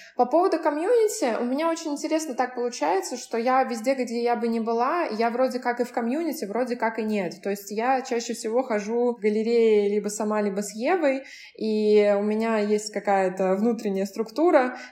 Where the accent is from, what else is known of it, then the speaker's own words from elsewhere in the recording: Moscow, Russia; потому что я из Москвы